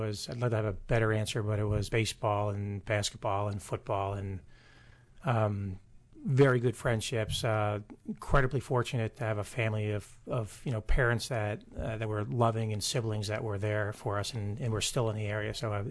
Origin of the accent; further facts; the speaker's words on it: Bethesda, Maryland, United States; Grew up in Bethesda, Maryland.